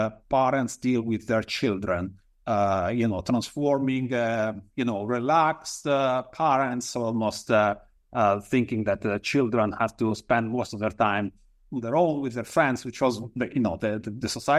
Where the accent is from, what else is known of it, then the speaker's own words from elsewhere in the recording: Italy; So when I grew up in Italy, I had contact with the entire spectrum of the socioeconomic variation.